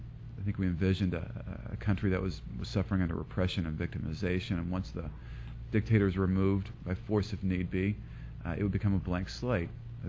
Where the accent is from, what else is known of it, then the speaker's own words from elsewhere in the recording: United States; what this meant as an American. And to be honest, I was in awe of the power of my country at that point.